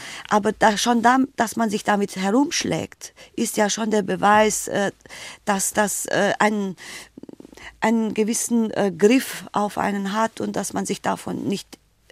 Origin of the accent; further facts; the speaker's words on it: Romania; German is a second language; Ich sage dann meinen Spruch, ich komme aus Rumänien und dann ist Schluss